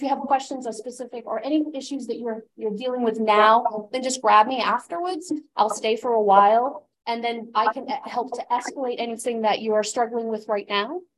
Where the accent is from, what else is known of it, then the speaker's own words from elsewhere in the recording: Massachusetts, United States; But born and raised in Massachusetts, I've always been a Massachusetts girl.